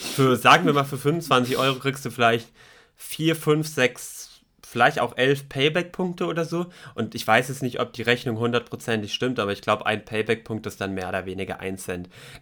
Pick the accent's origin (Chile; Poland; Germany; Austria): Germany; Baden-Württemberg; ich bin geizig, ich bin Schwabe, ich nehme alles mit, was geht.